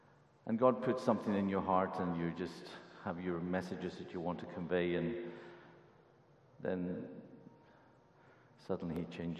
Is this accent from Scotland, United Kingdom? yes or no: yes; Lewis, Scotland, United Kingdom; born there; I was born in Lewis, in the Outer Hebrides, just after the revival. I'm not a revival kid, I was post-revival, and it was just an amazing place to be, to grow up